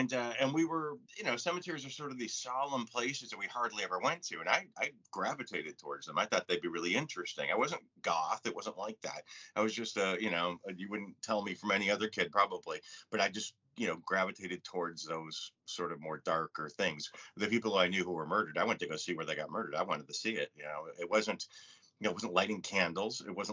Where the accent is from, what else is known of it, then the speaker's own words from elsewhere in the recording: Detroit, Michigan, United States; It wasn't like, here I am from Detroit, you know, and I'm real tough.